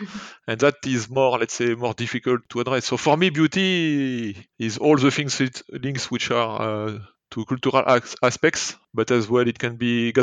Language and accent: English; western France, France; English is a second language; since I come from West area, the night falls very late in the evening, and this is very, very appealing as well.